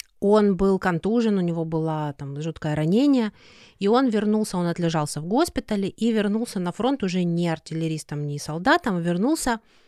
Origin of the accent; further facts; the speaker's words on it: Rostov-on-Don, Rostov Oblast, Russia; Как ты знаешь, я родилась и выросла в Ростове-на-Дону.